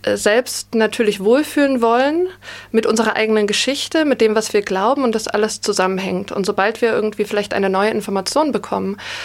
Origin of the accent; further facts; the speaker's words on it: Thuringia, Germany; Also Thüringen ist meine Heimat. Aus Südthüringen komme ich. Liebe meine Heimat.